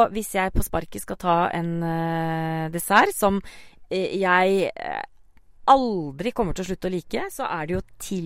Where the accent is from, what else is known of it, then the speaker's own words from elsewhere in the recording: Konnerud, Buskerud, Norway; for linser ikke noe jeg har vokst opp med på Konnerud